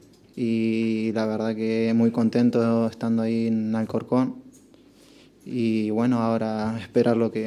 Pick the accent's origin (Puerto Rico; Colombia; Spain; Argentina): Argentina; uno siendo de afuera, siendo argentino